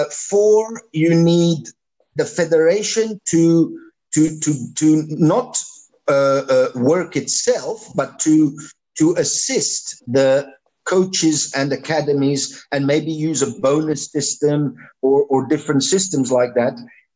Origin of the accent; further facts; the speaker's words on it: Italy; now in South Africa; I come from Italy, and I heard only bad things growing up, and I've been living in South Africa